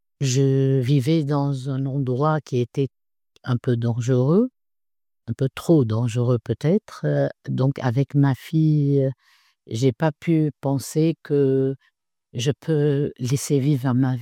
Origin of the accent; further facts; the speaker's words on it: Beirut, Beirut Governorate, Lebanon; French is a second language; moved away as an adult; now in Paris, France; J'ai 59 ans. Je vis à Paris et je suis heureuse d'être là. Je suis née à Beyrouth. J'ai vécu jusqu'à l'âge de 24 ans. Et je suis venue en France en 1990 avec ma fille pour vivre en France définitivement.